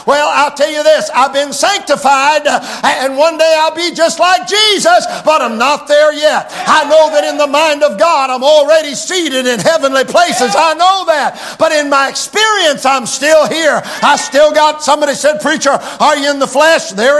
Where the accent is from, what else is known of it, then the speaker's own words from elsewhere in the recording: Michigan, United States; I grew up in the Methodist church, Layton United Methodist Church up between Middleville and Wayland, Michigan. And I grew up there